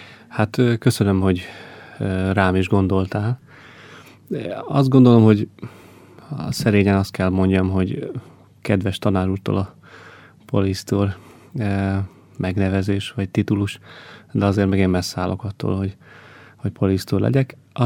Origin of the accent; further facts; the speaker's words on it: Derekegyháza, Csongrád-Csanád, Hungary; also born or lived in Szentes; én Csongrád megyében születtem Szentesen, Szentes mellett egy kis községben, Derekegyházán élnek a szüleim most is, és ott is nőttem fel. Oda jártam általános iskolába értelemszerűen, és Szentesre jártam középiskolába.